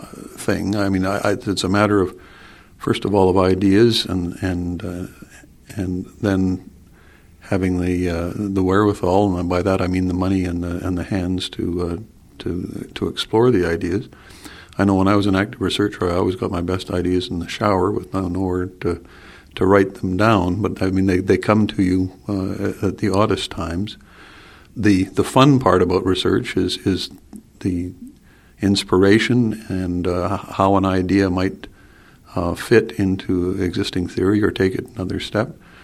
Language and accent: English; Winnipeg, Manitoba, Canada; I come from Winnipeg, and I went to the University of Manitoba through honors chemistry.